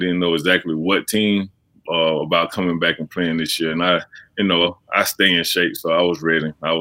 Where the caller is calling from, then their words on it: Louisiana, United States; Home. Good morning. I'm in Louisiana.